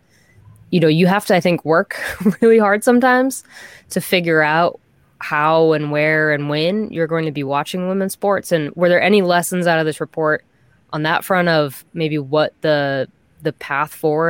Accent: Boston, Massachusetts, United States; I was born into being a Red Sox fan. There's no, like, I'm from Boston. There is no choice about this.

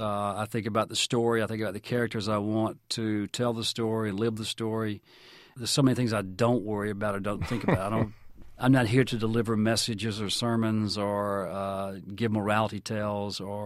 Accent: Arkansas, United States; also born or lived in Mississippi; And growing up in Arkansas and Mississippi, where I'm from, every small town, every porch, every car, every kitchen had a radio.

